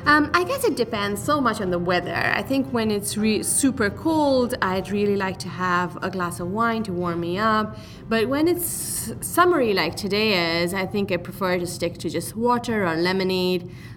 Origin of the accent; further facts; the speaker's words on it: India; growing up in India